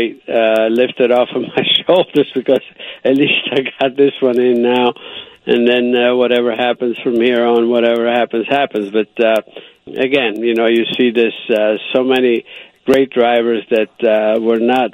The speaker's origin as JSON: {"language": "English", "country": "Italy", "tie": "born or raised there", "second_language": "English", "lives_now": "United States", "said": "I was born and raised in Italy. That's when I fell in love with the sport."}